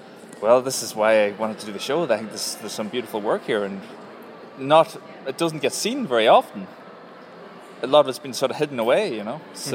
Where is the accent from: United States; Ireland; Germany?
Ireland; Ulster; Perhaps I'm from Donegal myself.